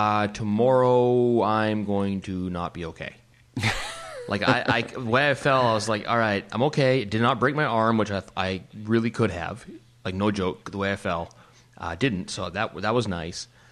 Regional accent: Canada; now in Germany; obviously we're full-time socialists being Canadian, and then also me living in Germany, I doubled down on the socialism

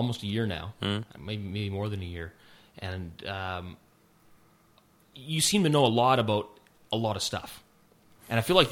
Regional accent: Canada; because I'm Canadian.

